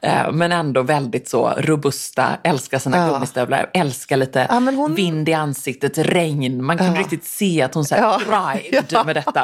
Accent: Gothenburg, Västra Götaland County, Sweden; för som den göteborgare jag och min mamma är, så pratade vi ju med väldigt många vakter

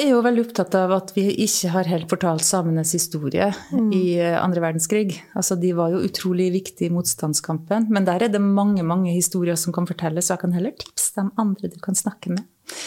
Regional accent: Kristiansund, Møre og Romsdal, Norway; for jeg vokste opp i Kristiansund, som er Nordvestlandet, men det er jo ikke Arktis akkurat.

